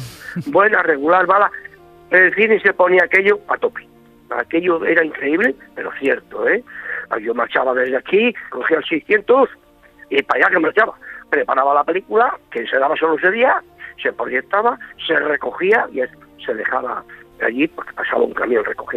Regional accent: Veguellina de Órbigo, Castile and León, Spain; que es Veguellina de Órbigo.

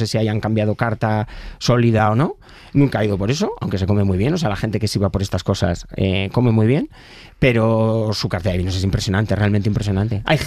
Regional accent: Leganés, Community of Madrid, Spain; aunque criado en Leganés

